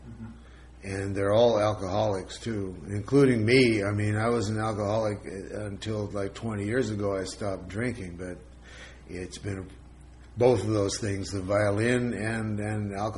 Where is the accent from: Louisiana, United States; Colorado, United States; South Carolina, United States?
Colorado, United States; Pueblo; I grew up in Colorado. I grew up in Pueblo, Colorado in the United States.